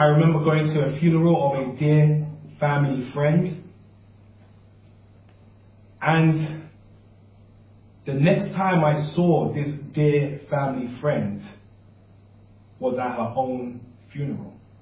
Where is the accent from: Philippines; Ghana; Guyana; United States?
Ghana; I'm from Ghana, so it's just innumerable in cities.